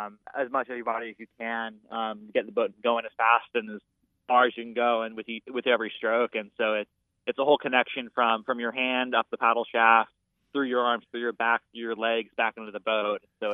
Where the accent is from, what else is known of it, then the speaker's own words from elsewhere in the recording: Bellingham, Washington, United States; so I grew up first paddling on Lake Patton.